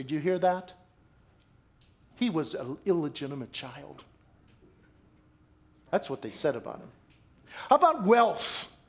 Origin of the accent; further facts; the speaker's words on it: Pittsburgh, Pennsylvania, United States; born there; You know, I'm kind of proud. I was born in Pittsburgh.